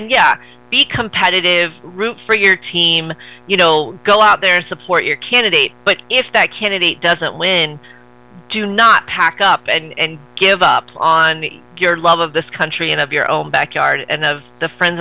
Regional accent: Texas, United States; I'm Texan, so I use a lot of football terminology.

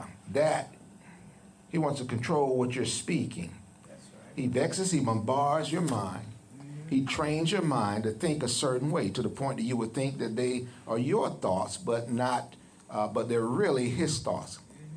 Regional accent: West Cocoa, Florida, United States; Pastor Pam grew up out in West Cocoa. I grew up out in West Cocoa.

